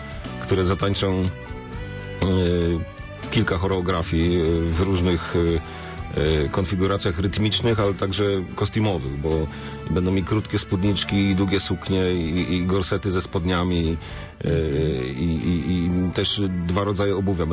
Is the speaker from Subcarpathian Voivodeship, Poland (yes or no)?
no; Poznań, Greater Poland Voivodeship, Poland; jesteśmy z Poznania